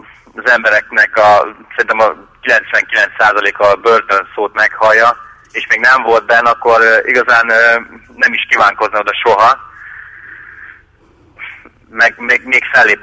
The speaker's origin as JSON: {"language": "Hungarian", "town": "Nagykanizsa", "region": "Zala", "country": "Hungary", "tie": "born there", "said": "Így van, Nagy Kanizsába születtem, így van."}